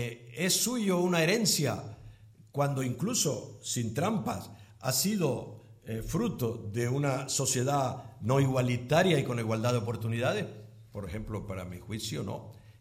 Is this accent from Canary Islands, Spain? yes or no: yes; Las Palmas, Canary Islands, Spain; Yo, como soy canario, eso de las S, no esperen gran exactitud gramatical. Aunque siempre recuerdo, perdona la anécdota, había un profesor nuestro en Canarias que Las Palmas, cuando yo era niño